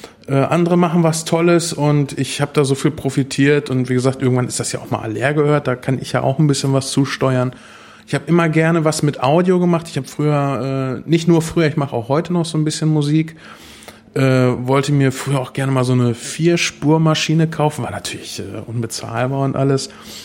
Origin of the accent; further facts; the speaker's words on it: Espelkamp, North Rhine-Westphalia, Germany; born there; now in Minden, Germany; ich komme, gebürtig bin ich aus Espekamp, eine sehr schöne kleine Stadt, bin dann in der Nähe von Minden jetzt beheimatet, in den beschaulichen Roten Uffeln